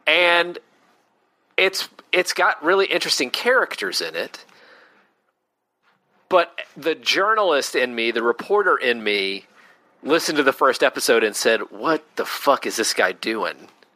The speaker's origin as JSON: {"language": "English", "region": "the South", "country": "United States", "said": "as a Southerner, it bugs me, because it presents, you know, not a great picture of the modern South in places"}